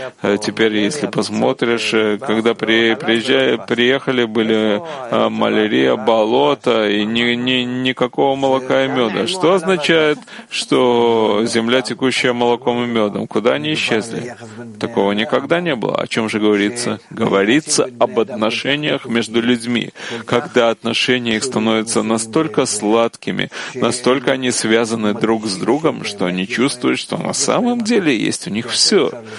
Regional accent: Russia; now in Israel; Как и он, который приехал из Йемена, а я приехал из России.

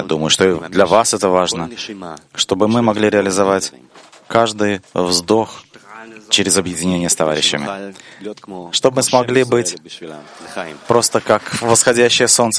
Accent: Berlin, Germany; я из Берлина.

